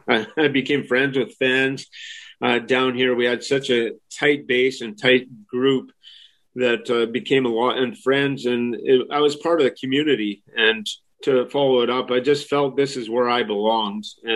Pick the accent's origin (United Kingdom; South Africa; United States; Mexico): United States; Montana; also born or lived in British Columbia; I actually had my hockey part in British Columbia and spent a lot of my time growing up in Montana.